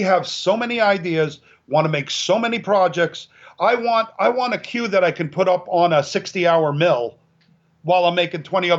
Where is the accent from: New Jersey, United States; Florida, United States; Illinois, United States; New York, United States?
New York, United States; Greenwood Lake; now in Warwick, United States; And we're from Greenwood. We live in Warwick, but we're from Greenwood Lake, New York. It's a beautiful resort town.